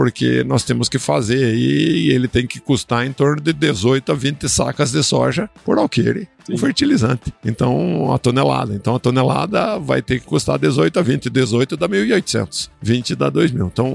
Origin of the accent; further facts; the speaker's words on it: Ponta Grossa, Paraná, Brazil; Minha família era família de comerciante e tudo, morava em Ponta Grossa, nasci em Ponta Grossa.